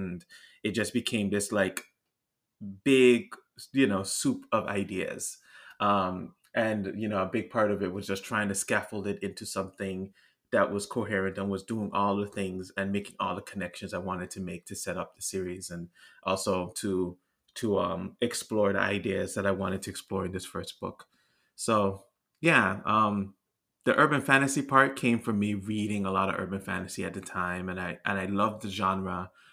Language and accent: English; U.S. Virgin Islands; you know, I grew up in the Virgin Islands